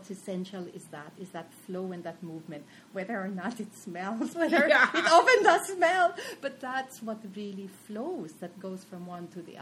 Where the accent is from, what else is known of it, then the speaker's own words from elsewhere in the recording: Santa Ana, Metro Manila, Philippines; I grew up in Santa Ana overlooking the Pasig River at a time when there was a lot of stuff floating on the Pasig River.